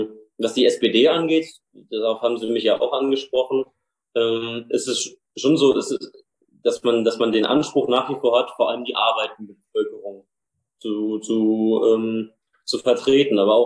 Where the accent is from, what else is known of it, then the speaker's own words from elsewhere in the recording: Nidderau, Hesse, Germany; Ich in Nidderau, wo ich herkomme, eine Kleinstadt im Osten vom Rhein-Main-Gebiet